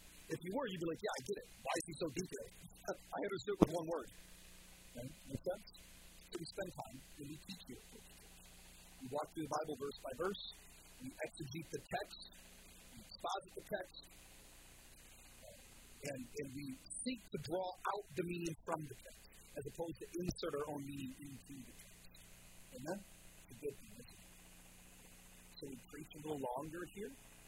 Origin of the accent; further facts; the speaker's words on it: Midwest, United States; For the majority of us here, we're born and raised in the Midwest. We're Americans.